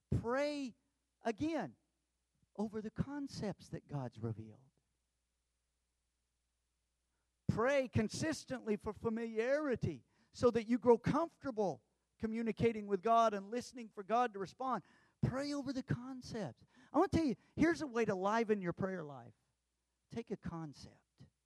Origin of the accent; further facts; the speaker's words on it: Tulsa, Oklahoma, United States; growing up in Tulsa, we knew about it